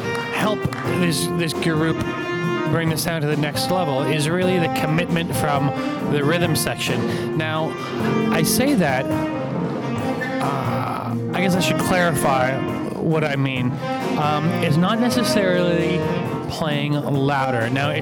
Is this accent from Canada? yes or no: yes; Montreal, Quebec, Canada; I'm from Montreal, Quebec. I'm a drummer. Lives in Montreal and New York